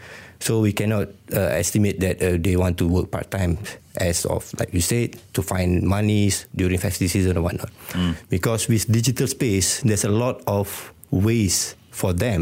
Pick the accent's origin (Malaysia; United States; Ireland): Malaysia; Klang Valley; I'm from Klang Valley.